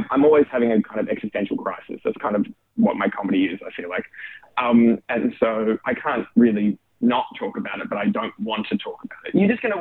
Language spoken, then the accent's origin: English; Australia; obviously being Australian